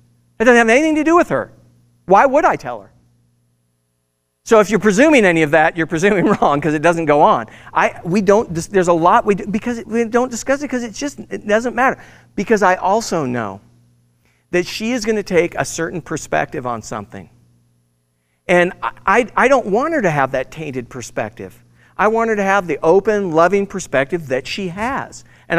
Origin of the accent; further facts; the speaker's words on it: Scotland, United Kingdom; I'm Scottish. I get it.